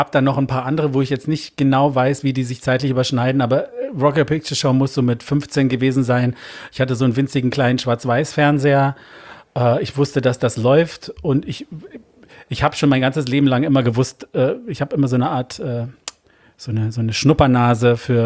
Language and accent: German; United Kingdom; born or raised there; also born or lived in Brussels; now in Munich, Germany